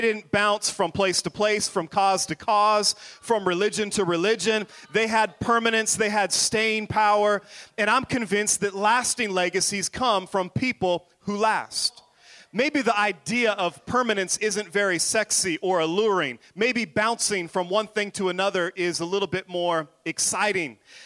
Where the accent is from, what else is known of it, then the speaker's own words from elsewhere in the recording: Skyway, Washington, United States; I grew up in Skyway, which is really more of a ghetto area in South Seattle.